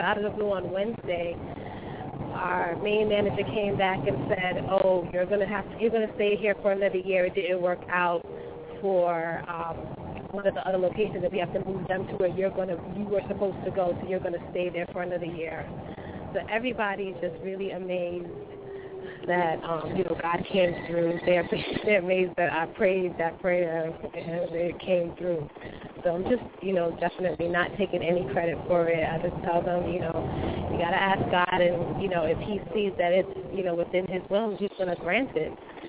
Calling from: New York, United States; I'm calling from New York.

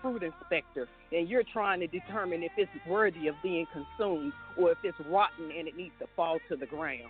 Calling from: Charlotte, North Carolina, United States; I'm calling in from Charlotte, Carolina.

